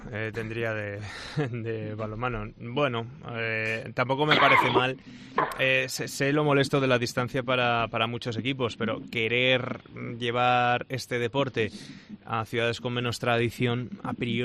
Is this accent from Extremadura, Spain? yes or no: yes; Extremadura, Spain; Yo soy de Cáceres, de un pueblo de Cáceres